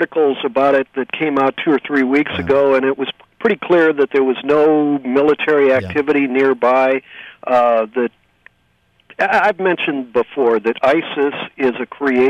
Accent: St. Louis, Missouri, United States; I've told you before, I was raised in St. Louis and went to the Ethical Society

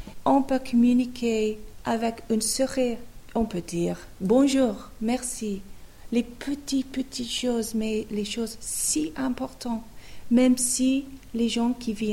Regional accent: South of England, United Kingdom; French is a second language; moved away as an adult; now in Switzerland; En Angleterre, nous étions du sud d'Angleterre.

